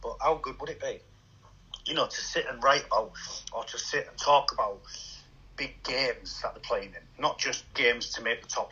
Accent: Hull, Yorkshire and the Humber, United Kingdom; I'm from Hull. I want to see them both at the top of the league.

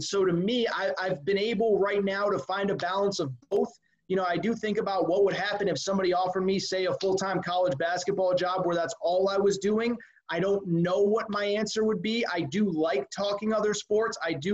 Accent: Connecticut, United States; I told you guys a minute ago, but I grew up in Connecticut, and, you know, I can't describe how big Jim Calhoun was when I was a kid in Connecticut.

